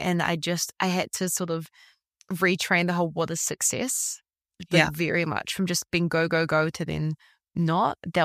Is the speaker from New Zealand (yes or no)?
yes; New Zealand; now in Valencia, Spain; my mum's from Barcelona and my dad's from New Zealand. So I'm born and raised in New Zealand, but I was like, well, hang on, I have a double nationality.